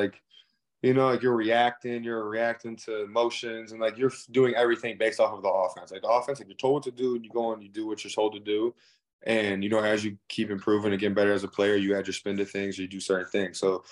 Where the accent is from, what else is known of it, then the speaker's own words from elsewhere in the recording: Michigan, United States; I'm from Michigan, and a lot of my friends and stuff that are from Detroit and stuff, like, they're all the same.